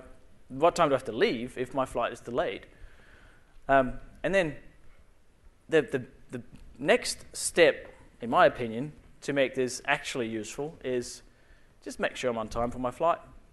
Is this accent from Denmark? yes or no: yes; Denmark; now in Australia; I am from the West Island of New Zealand. I am Danish, but I live in Australia, near Melbourne.